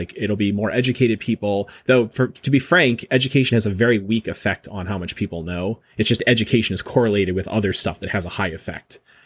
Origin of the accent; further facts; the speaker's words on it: New Hampshire, United States; a well-functioning state like my home state of New Hampshire